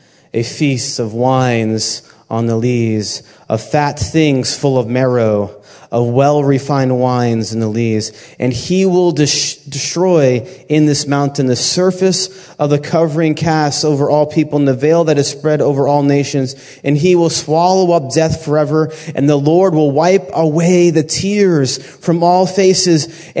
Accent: New England, United States; I'm from New England, and my parents taught me, like, you always go to church.

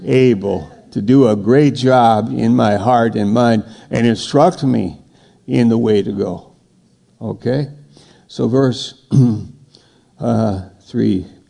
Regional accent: United States; Well, I'm an American, but I don't do it like

